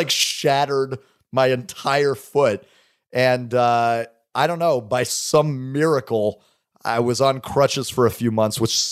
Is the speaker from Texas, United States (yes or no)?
yes; Dallas, Texas, United States; I'm from Dallas. I should. Yeah, man, my whole life.